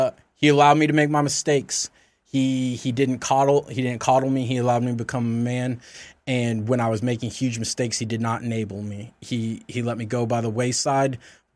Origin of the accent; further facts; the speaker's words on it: the South, United States; I grew up in the South. I was told yes, sir, no, sir, yes, ma'am, no, ma'am.